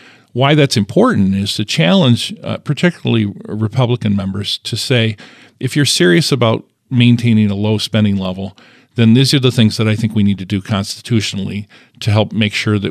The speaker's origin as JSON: {"language": "English", "town": "Lowell", "country": "United States", "tie": "born or raised there", "said": "one of the things that has bothered me the most is in my hometown. I live out in Lowell, and we have a showboat out there that has been on the river for 60 or 70 years"}